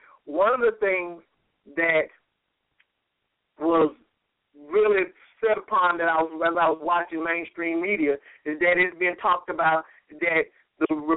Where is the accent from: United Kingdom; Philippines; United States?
United States; And at the same time, as an American, I understand